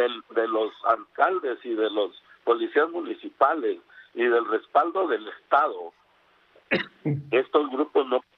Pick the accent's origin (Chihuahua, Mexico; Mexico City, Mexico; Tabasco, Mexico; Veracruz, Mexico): Chihuahua, Mexico; a mi tierra